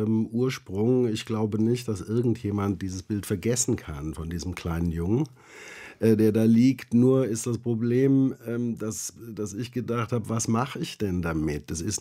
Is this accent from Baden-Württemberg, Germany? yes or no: no; Cologne, North Rhine-Westphalia, Germany; ich komme aus Köln-Nippes, da gibt es einen Markt